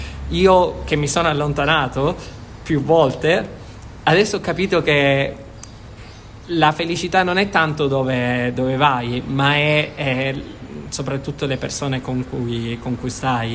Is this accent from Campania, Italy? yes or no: no; Syracuse, Sicily, Italy; E in generale in Italia, quindi non solo a Siracusa, che è la mia città natale